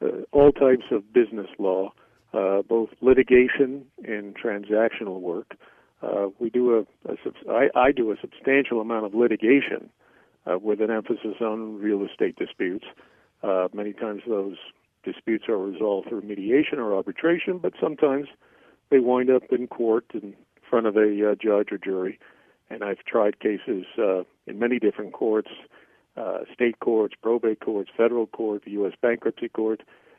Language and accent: English; California, United States; So, Gil, my background is that I'm a Californian. I was born in Santa Monica. I grew up in the San Fernando Valley. I went to public school from grammar school to high school in the Valley.